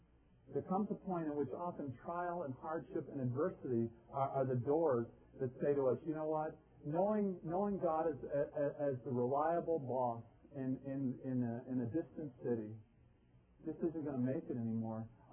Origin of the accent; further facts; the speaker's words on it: United States; Well, I'm an American male.